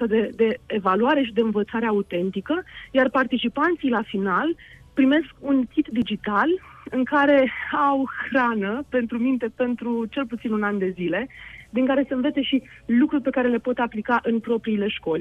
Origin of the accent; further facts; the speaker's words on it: Iași, Iași County, Romania; Eu însă, în practic, fac naveta între Scoția și România. Eu am venit și sunt din Iași, așa că Iași este orașul meu de suflet.